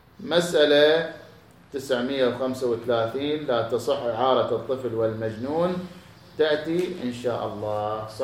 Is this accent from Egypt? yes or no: no; Iraq